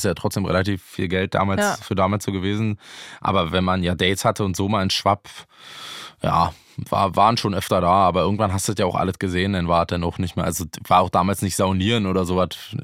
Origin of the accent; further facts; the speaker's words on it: Fürstenwalde, Brandenburg, Germany; Also Fürstenwalde war in meiner Jugend perfekter. Also ich hätte besser hätte ich nicht aufwachsen können.